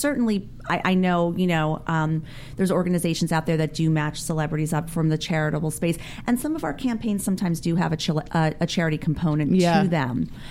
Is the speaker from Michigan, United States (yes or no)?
no; New Jersey, United States; moved away as an adult; Well, originally I was born in New Jersey. Right. I was born... I was raised in South Jersey for a while until I was about 18, and then I went off to New York City.